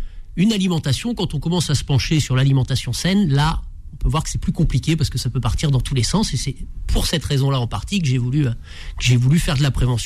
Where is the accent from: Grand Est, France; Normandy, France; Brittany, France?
Normandy, France; parce que je suis normand et j'y tiens